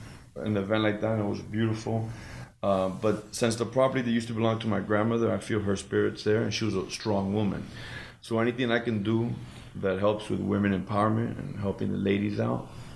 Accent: Miami, Florida, United States; I came from Miami.

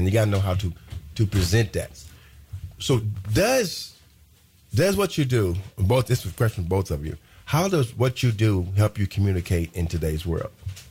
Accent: Terre Haute, Indiana, United States; I mean, my hometown Terre Haute, they had five high schools. I went through four of them.

